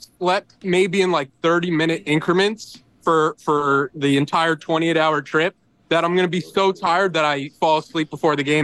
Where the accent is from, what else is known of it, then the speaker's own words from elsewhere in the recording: New York, United States; I'm from New York, so a little bit outside the city.